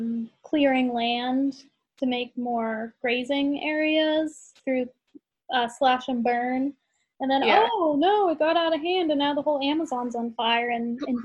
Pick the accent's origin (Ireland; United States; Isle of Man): Ireland; like being an Irish person, we're very much thought of as like the weird cousin of, you know, the empire.